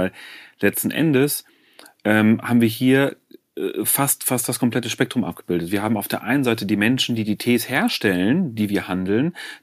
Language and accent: German; Aachen, North Rhine-Westphalia, Germany; Und dann habe ich mein Praktikum in meiner Heimatstadt Aachen gemacht